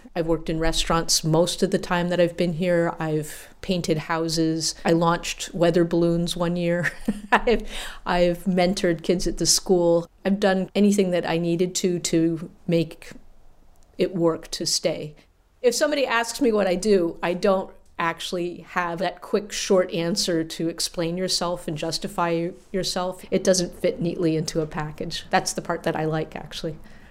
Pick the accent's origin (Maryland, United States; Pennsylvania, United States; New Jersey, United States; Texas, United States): Pennsylvania, United States; Growing up in Pennsylvania, we had 12 acres that had a field and a stream and some woods, and we spent a lot of time there.